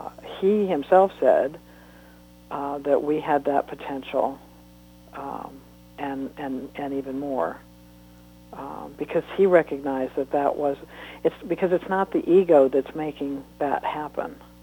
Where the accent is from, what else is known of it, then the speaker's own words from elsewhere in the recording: Ohio, United States; born there; They went back for about a year or 2 years, and I was born in Ohio then. And then we moved back out here again, I think, for my father's business.